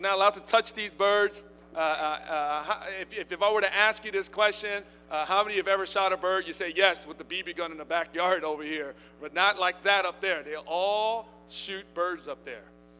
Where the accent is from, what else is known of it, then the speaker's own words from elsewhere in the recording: Sacramento, California, United States; Man, I'm from Sacramento.